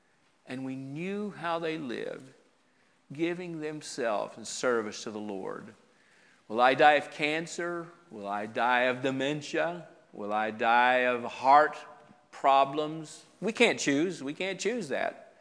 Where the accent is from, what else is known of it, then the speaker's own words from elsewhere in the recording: Westfield, New Jersey, United States; born there; I was born in New Jersey, and Dad tells me this story about the time when I was born. There was a family in the congregation there in Westfield, New Jersey.